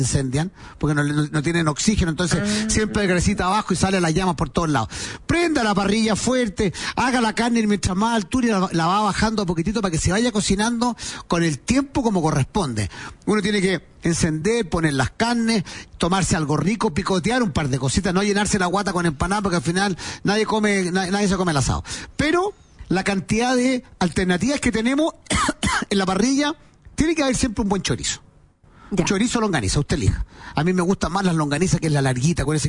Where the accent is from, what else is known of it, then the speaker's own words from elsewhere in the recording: Chile; Uno, que somos súper, el chileno es cómodo, quiere tener todo fácil a la mano